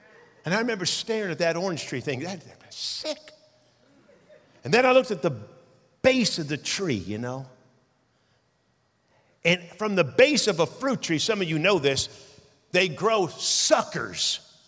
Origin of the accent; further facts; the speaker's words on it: California, United States; I was raised in Northern California.